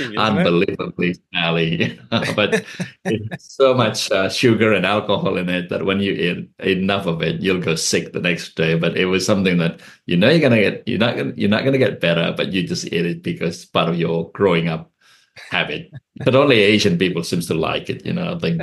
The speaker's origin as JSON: {"language": "English", "region": "Kalimantan", "country": "Indonesia", "tie": "born or raised there", "lives_now": "Sydney, Australia", "said": "it was actually quite beautiful growing up in Kalimantan because my house was"}